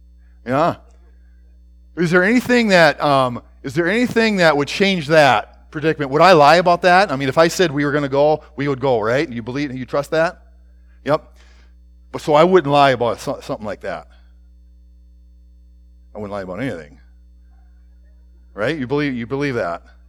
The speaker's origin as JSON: {"language": "English", "region": "Minnesota", "country": "United States", "said": "most of you know that I'm originally from Minnesota"}